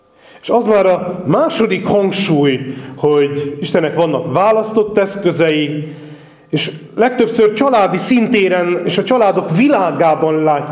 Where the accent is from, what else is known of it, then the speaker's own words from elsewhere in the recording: Kölcse, Szabolcs-Szatmár-Bereg, Hungary; Mondhatni azt, hogy szülőföldem szép határait látogattuk meg, Kölcsébe mentünk el a beszélgetésben